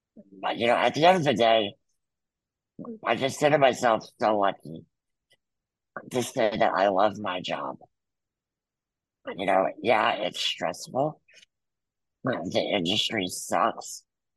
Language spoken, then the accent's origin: English; New Jersey, United States; Born and raised in Jersey, man. I never left, never want to leave. I love it.